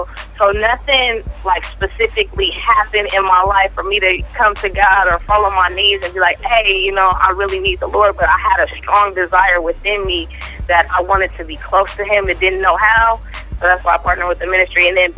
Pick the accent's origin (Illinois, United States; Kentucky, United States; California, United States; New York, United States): California, United States; Oakland; I grew up in Oakland, California. I was raised in church up until the age of about 6, and then after that, no more church.